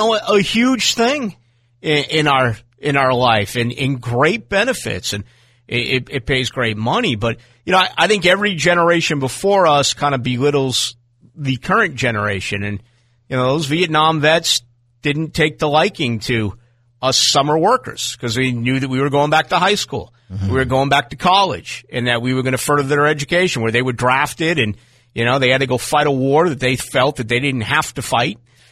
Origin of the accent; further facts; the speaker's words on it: Boston, Massachusetts, United States; And where I grew up in Boston, you had two channels that carried like the Red Sox and the Bruins.